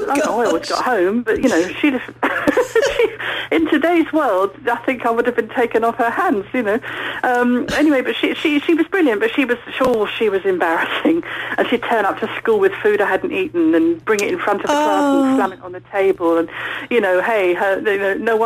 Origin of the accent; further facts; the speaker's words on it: United Kingdom; all my life I've been slightly guilty of being British.